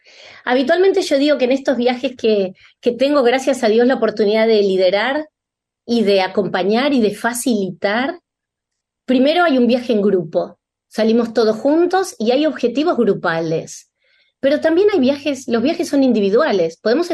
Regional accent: Argentina; estar en Buenos Aires, nuevamente en mi país

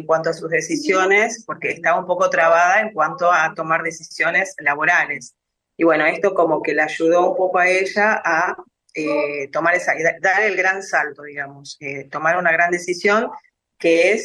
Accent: Buenos Aires, Argentina; now in Rosario, Argentina; me llevo lo mejor de acá de Rosario porque nosotras vinimos de Buenos Aires

